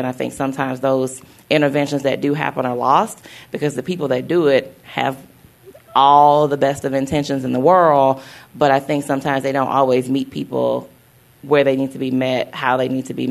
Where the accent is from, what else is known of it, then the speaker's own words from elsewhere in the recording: Louisiana, United States; I didn't grow up here. I grew up in Louisiana, and I grew up in an area probably similar to North Tulsa